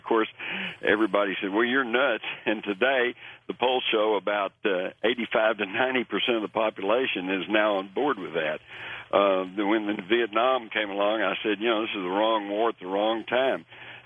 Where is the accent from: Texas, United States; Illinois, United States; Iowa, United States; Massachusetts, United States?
Texas, United States; I grew up in Texas. We all took guns to school.